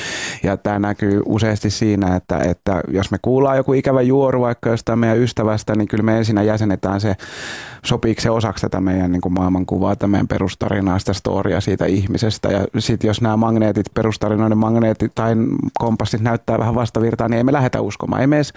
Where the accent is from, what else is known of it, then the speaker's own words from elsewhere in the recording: Helsinki, Uusimaa, Finland; mä oon helsinkiläinen, täällä syntynyt ja kasvanut.